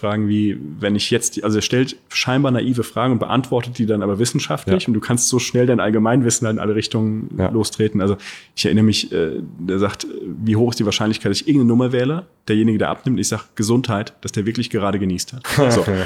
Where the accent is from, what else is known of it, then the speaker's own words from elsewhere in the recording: Rhineland-Palatinate, Germany; Ich komme aus der Pfalz.